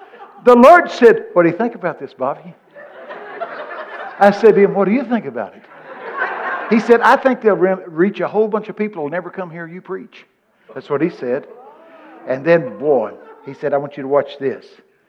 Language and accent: English; Texas, United States; Now, I'm from Texas.